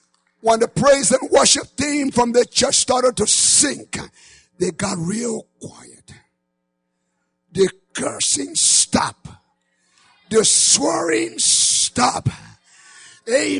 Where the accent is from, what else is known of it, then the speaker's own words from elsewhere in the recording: Liberia; In my home country of Liberia, the civil crisis that took place